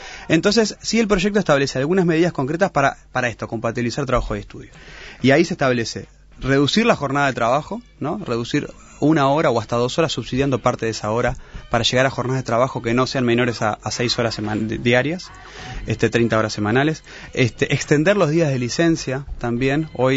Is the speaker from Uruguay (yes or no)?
yes; Uruguay; Soy uruguayo.